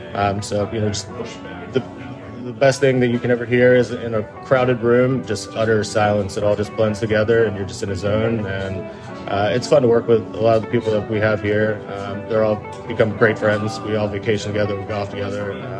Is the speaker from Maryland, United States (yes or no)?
yes; Finksburg, Maryland, United States; I grew up in Carroll County, about 45 minutes north in Finksburg and like Westminster. I've been down in the city since I was 22, so I'm going on 17 years.